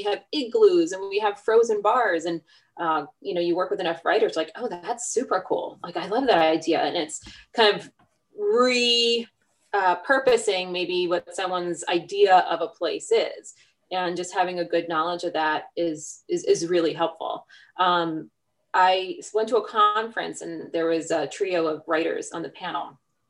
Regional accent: Newport, Rhode Island, United States; I'm from Newport, Rhode Island, and it was the rum capital of the world at one point

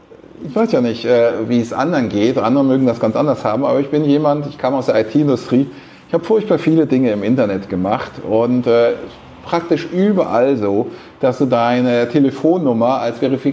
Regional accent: Munich, Bavaria, Germany; moved away as an adult; now in Portugal; Ich hätte mich eigentlich als Münchner eher nach Italien orientiert

